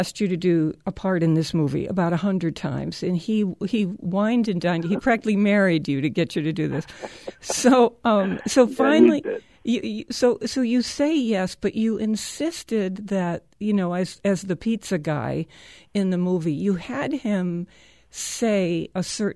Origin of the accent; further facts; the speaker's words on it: Bronx, New York, United States; I employed the same instincts on the stages of Broadway and in film that I used growing up in the Bronx.